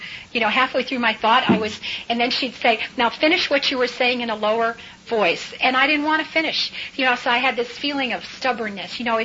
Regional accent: Chicago, Illinois, United States; born there; I was born in Chicago, Illinois

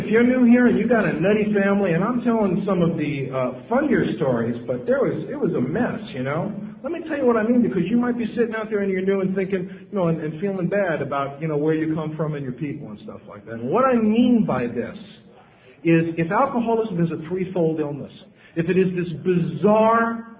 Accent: New York City, New York, United States; Tough time growing up in the Bronx. A lot of bad stuff happened to me as a kid.

